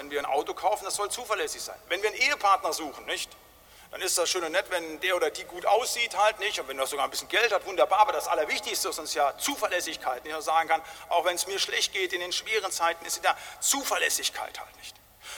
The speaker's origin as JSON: {"language": "German", "country": "Germany", "said": "ich bin, glaube ich, von 10 Leuten angesprochen worden, als sie mitkriegten, ich bin Deutscher, eure Autos, nicht?"}